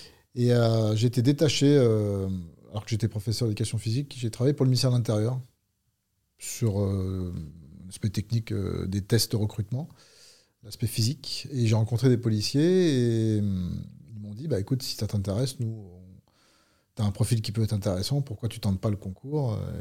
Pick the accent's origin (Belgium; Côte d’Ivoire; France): France; Paris, Île-de-France; Je suis parisien d'origine, un vrai parisien. Un petit séjour dans le sud de la France et je suis remonté sur Paris.